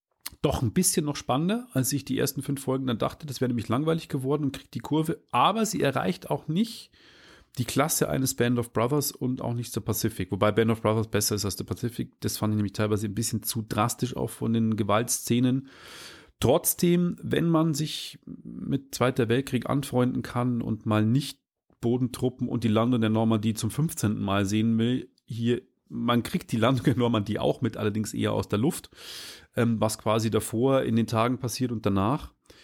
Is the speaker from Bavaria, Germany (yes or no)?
yes; Regensburg, Bavaria, Germany; aus meiner Heimatstadt Regensburg gibt es eine Mission, die auch dort gebrieft wird.